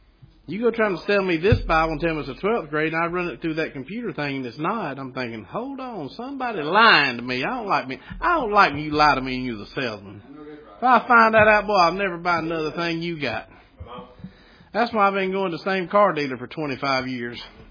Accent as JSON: {"language": "English", "town": "Gaffney", "region": "South Carolina", "country": "United States", "said": "And I know we're from Gaffney, but we're talking about Christianity-wise now, okay?"}